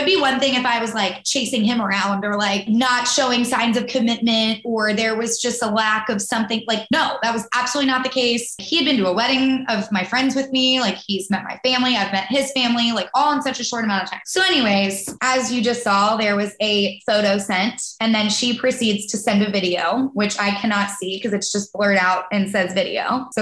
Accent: the South, United States; kind of both growing up in the South and things like

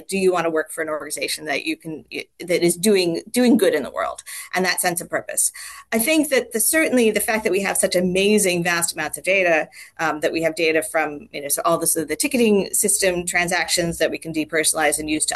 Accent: United States; also born or lived in Los Angeles; now in United Kingdom; as you can tell from my accent, as you know, Leon. I am now a Brit, but I started off as an American who lived in the Washington, D.C. area, and then in L.A.

